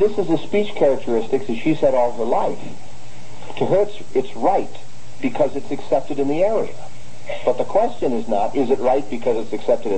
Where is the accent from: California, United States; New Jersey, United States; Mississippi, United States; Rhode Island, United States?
California, United States; Los Angeles; moved away as an adult; also born or lived in Virginia; I moved from Los Angeles in 1962, and the society sent me to Virginia. And I pioneered there in that congregation in Virginia for 4.5 years. Well, you know, the speech in the South is different than the speech where I was from.